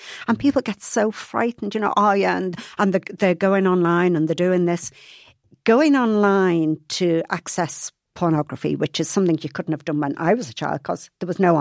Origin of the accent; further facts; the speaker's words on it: Liverpool, North West England, United Kingdom; I was brought up in Liverpool.